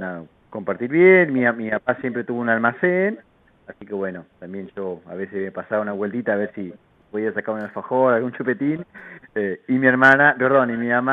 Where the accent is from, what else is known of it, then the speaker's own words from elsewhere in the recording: Henderson, Buenos Aires Province, Argentina; soy de la localidad de Henderson, provincia de Buenos Aires. Por ahí, para las personas un poquito con más años, es el lugar donde nació el pájaro Canigia, conocido por ahí por medio del fútbol.